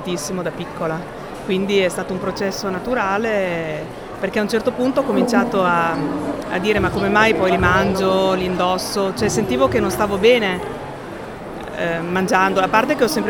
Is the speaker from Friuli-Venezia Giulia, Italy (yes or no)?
no; Ferrara, Emilia-Romagna, Italy; che è una cosa tipica ferrarese, sono di Ferrara